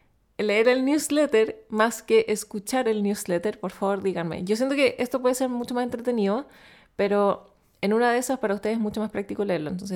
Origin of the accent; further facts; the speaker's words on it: Chile; Por si no lo saben, soy chilena, hablo en español la mayor parte del tiempo.